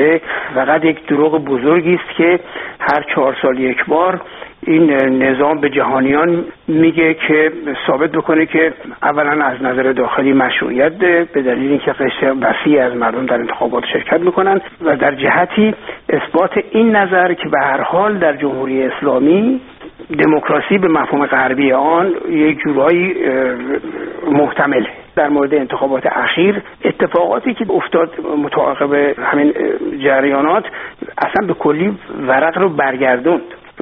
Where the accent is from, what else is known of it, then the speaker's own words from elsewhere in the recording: Iran; من به عنوان یک ایرانی، به عنوان یک انسان، شدیداً احساس همدردی و مسئولیت میکنم